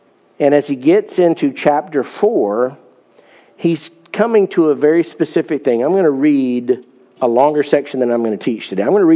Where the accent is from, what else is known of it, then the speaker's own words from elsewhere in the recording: the South, United States; everybody in my hometown said they were a Christian. In fact, everybody in the South seemed to say they were a Christian.